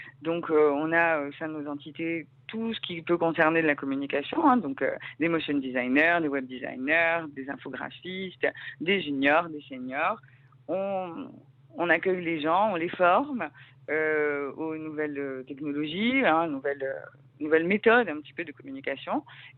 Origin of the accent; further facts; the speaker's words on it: Corsica, France; je suis native de Corse.